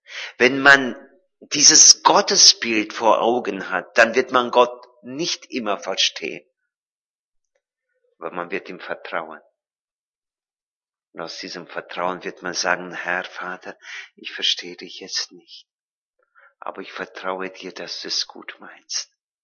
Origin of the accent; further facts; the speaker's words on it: Transylvania, Romania; Ich bin in Rumänien aufgewachsen. Als Siebenbürger Deutscher, deshalb kann ich einigermaßen Deutsch reden. Ich kann nicht so gut reden wie ihr. Ich kann nicht Dialekt, ich spreche Hochdeutsch. Ich bin im Lande aufgewachsen